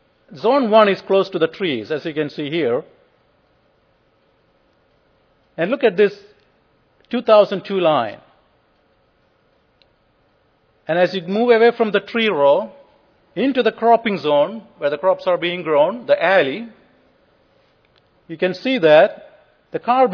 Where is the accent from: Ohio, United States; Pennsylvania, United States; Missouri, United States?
Missouri, United States; I come from Missouri.